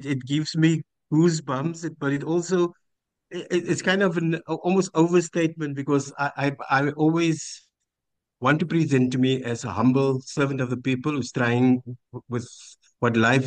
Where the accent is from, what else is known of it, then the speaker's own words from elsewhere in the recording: Paarl, Western Cape, South Africa; I'm from West Cape, born and bred in a small, not now any small anymore. In the 60s, it was quite small, Paarl, outside of Cape Town